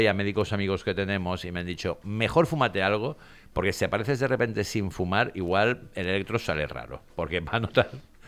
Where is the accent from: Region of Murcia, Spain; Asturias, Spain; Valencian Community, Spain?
Valencian Community, Spain; Alberic; yo soy de Costa de Alberic. Yo soy de Alberic.